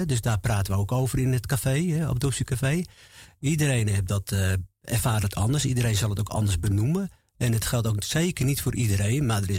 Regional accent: Colombia; Ik kom uit Colombia.

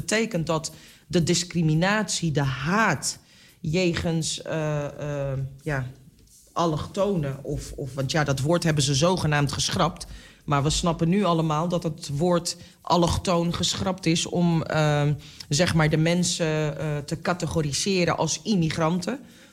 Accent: Aruba; Ik ben zelf ook uit Aruba.

